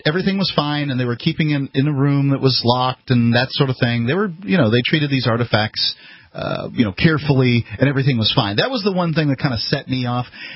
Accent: Florida, United States; we raised cattle where I grew up in Florida. It's a big ranching state

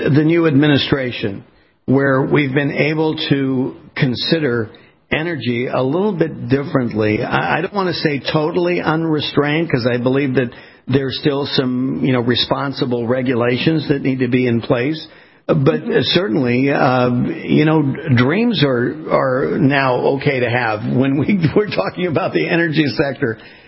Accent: California, United States; I remember as a kid growing up on the West Coast, and every time we went into the city, into L.A. and that sort of thing for baseball games

